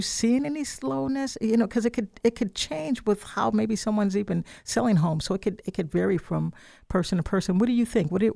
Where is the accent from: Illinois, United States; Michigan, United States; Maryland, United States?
Illinois, United States; you know, I'm from Illinois, so I'm interested in the Chicago housing market.